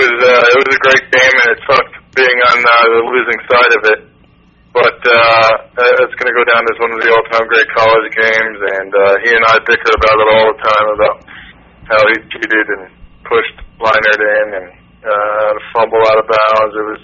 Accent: New Jersey, United States; Well, I grew up in New Jersey, so I was a Giants fan growing up, and I liked all the great Giants in my day.

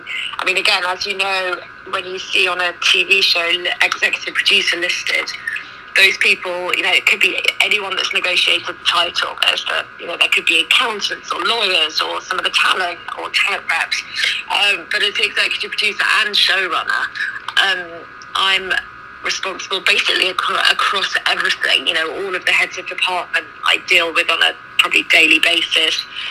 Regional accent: England, United Kingdom; I studied languages in the UK. I'm English, as you can probably tell.

